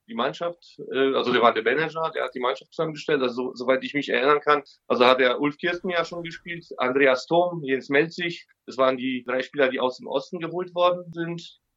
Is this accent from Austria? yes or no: no; Upper Silesia, Poland; komme ursprünglich aus Oberschlesien in Polen. Ich bin 42 Jahre alt